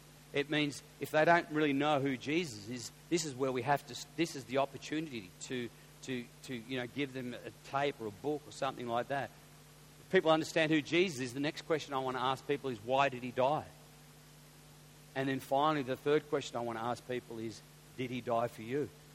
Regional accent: Coffs Harbour, New South Wales, Australia; I'm down here, I'm from Coffs Harbour

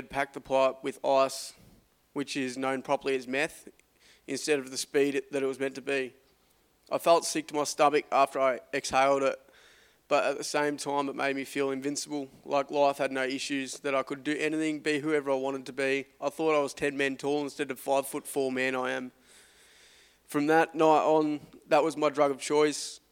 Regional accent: Blairgowrie, Victoria, Australia; I'm 28 years young. I was born and raised in Blairgowrie on the Mornington Peninsula. I went to primary school in Sereno called St. Joseph's. After that, I went to Padua College, completing Year 12 VCE.

